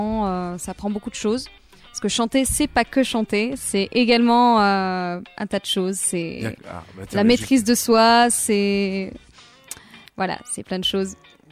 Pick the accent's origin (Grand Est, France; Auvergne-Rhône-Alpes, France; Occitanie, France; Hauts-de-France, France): Auvergne-Rhône-Alpes, France; Grenoble; Ben, je suis une grenobloise pour démarrer.